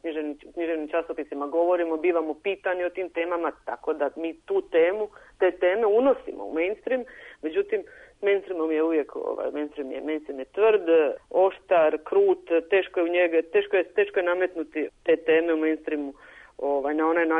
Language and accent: Croatian; Dalmatia, Croatia; budući da je moje djetinjstvo u Dalmaciji, u patrijarhalnoj sredini, također bilo jako snažno obilježeno nasiljem